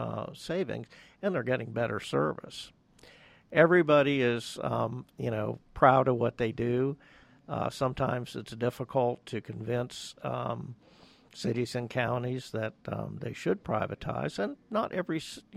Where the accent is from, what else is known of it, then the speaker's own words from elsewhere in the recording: Florida, United States; my hometown, Central Florida